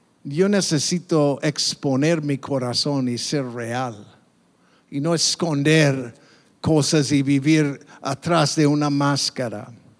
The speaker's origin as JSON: {"language": "Spanish", "country": "United States", "said": "yo soy güero y vengo de los Estados Unidos."}